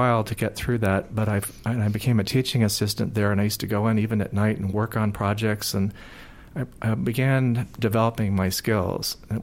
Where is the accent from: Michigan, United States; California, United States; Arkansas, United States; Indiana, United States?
California, United States; Yeah, because I'm from Marin County. I was working in a restaurant after college.